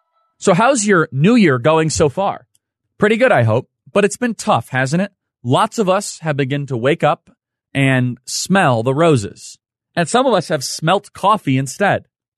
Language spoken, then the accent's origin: English; Chicago, Illinois, United States; I come from Chicago, so I'm very cynical with this sort of stuff.